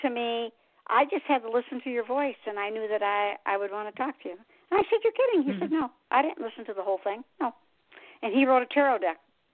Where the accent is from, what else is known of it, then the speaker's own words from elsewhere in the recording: Michigan, United States; I'm from Michigan.